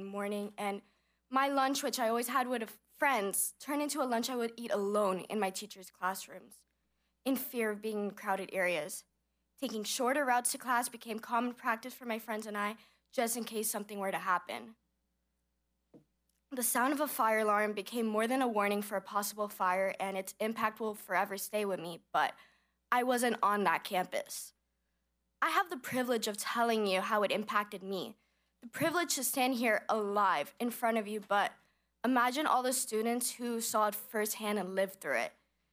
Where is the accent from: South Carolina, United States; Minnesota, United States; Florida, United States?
Florida, United States; Marjorie Stoneman Douglas happened right outside of my hometown, only 30 minutes away.